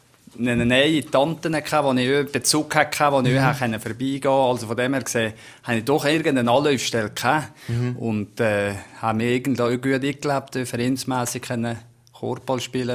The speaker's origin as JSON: {"language": "German", "region": "Valais", "country": "Switzerland", "said": "Als Walliser ist man da doch ein gewisser Bonus"}